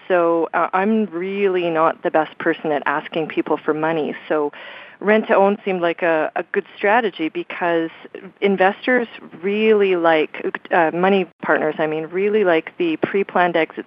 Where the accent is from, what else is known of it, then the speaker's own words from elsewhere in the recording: Edmonton, Alberta, Canada; also born or lived in New Zealand; I'm from the Edmonton area, but I lived in New Zealand for a couple of years